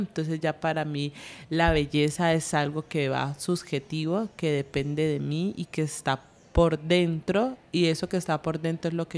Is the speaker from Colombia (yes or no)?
yes; Buenaventura, Valle del Cauca, Colombia; now in Cali, Colombia; yo soy de Buenaventura, Valle del Cauca, Colombia, pero llevo ya más o menos 10 años viviendo en Cali por términos de educación y trabajo.